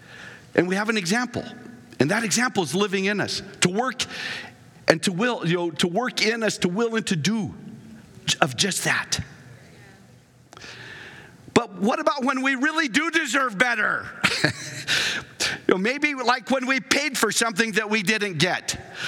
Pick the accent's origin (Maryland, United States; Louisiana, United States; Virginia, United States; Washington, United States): Washington, United States; Yeah, but we're from Washington State. We're in Florida going to Busch Gardens.